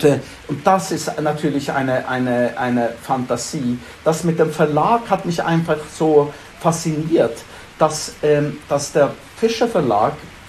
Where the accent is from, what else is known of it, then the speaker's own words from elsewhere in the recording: Sweden; German is a second language; als Schwede in Deutschland, als wäre es sehr weit weg